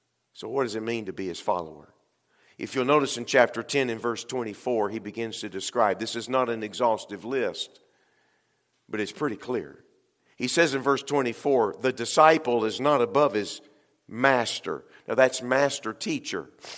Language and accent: English; Texas, United States; I'm from Texas. Okay, the reason I speak of football is because when you live down there, I mean, when you're born, they hand you a football.